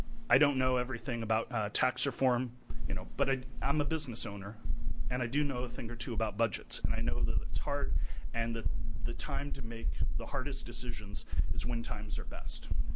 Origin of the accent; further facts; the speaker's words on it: Oregon, United States; Little background, I'm the fifth generation, born and raised in Willamette Valley.